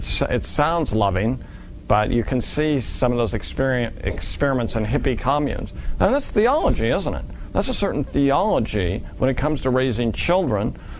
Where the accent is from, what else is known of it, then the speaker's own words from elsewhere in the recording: Oregon, United States; And we're from Oregon, so it was a pouring down rain day, which in Oregon is kind of common.